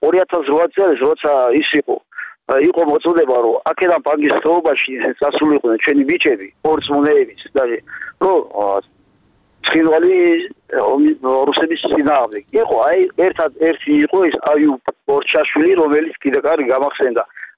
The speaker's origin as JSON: {"language": "Georgian", "region": "Kakheti", "country": "Georgia", "tie": "born or raised there"}